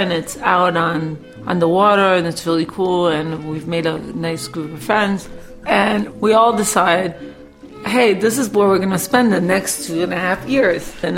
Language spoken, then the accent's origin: English; New York City, New York, United States; I grew up in New York City, I've never heard of a hurricane.